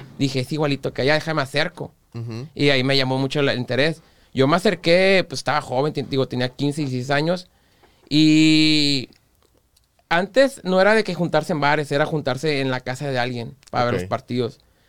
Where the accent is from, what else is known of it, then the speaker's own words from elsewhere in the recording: San Nicolás de los Garza, Nuevo León, Mexico; como yo soy de San Nicolás, a mí, de chiquito, cuando estaba ya en San Nicolás, a mí me tocó verlos.